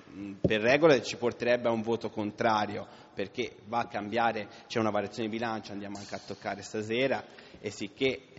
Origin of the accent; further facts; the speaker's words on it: Terricciola, Tuscany, Italy; io sono di Terricciola, non è che riguardano nemmeno il mio comune